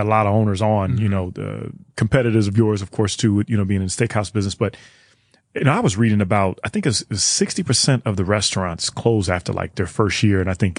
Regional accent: Chicago, Illinois, United States; I'm really from Chicago and Chris is from Detroit.

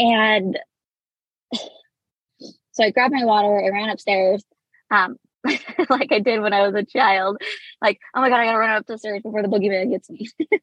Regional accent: Idaho, United States; And I'm from North Idaho.

